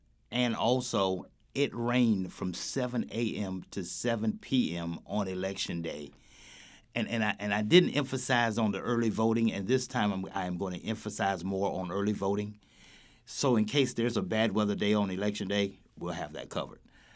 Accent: Wilmington, North Carolina, United States; Number one, I'm from Wilmington, and I'm from the bottom neighborhood, and my family's owned a house over there for 55 years.

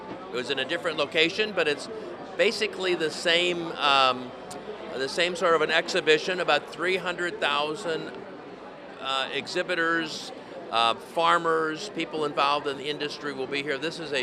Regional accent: St. Louis, Missouri, United States; now in Ireland; I've been pushing because I love my hometown. I'll be returning to St. Louis the day after this nice job ends. And I want to see the best for my hometown.

